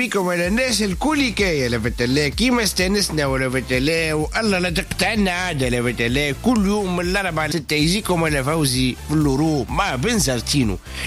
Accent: Mecca, Makkah Province, Saudi Arabia; ترى تفضل فتلي، انا اصلي من مكه المكرمه

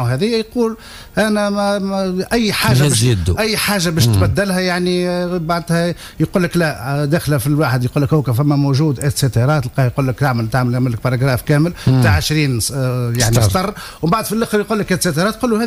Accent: Tunisia; يعني هو تقريبا مشكلة هذه عندنا في تونس كبيرة برشا

